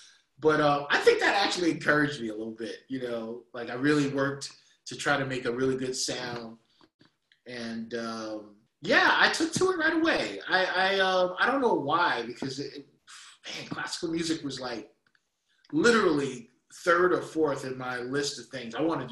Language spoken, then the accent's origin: English; Queens, New York, United States; Well, I was all about it, but you know, I grew up in Queens, New York.